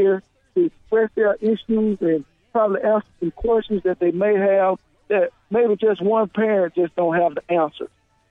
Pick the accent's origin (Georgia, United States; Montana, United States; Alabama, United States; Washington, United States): Alabama, United States; Prichard; I'm from Pritchard, and David from Pratt City in the Jefferson County area. And I'm down here from Mobile County in the Pritchard city limits.